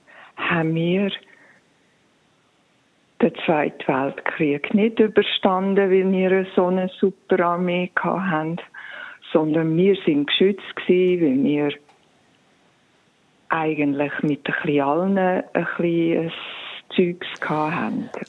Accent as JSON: {"language": "German", "country": "Switzerland", "said": "als Schweizerin"}